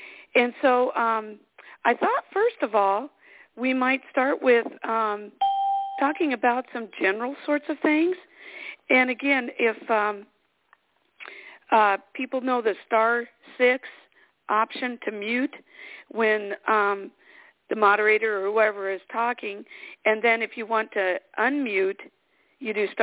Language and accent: English; South Carolina, United States; from South Carolina, and I'm the president of our senior division here.